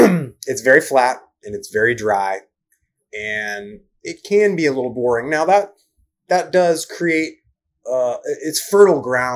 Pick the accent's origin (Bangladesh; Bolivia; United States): United States; Lubbock, Texas; also born or lived in Dallas–Fort Worth; I grew up mostly in Lubbock. I spent some time in DFW.